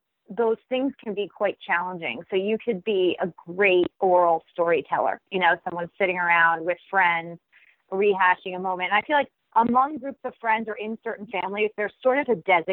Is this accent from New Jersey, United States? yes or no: yes; Ridgewood, New Jersey, United States; Yes, I grew up in Ridgewood, New Jersey, actually. So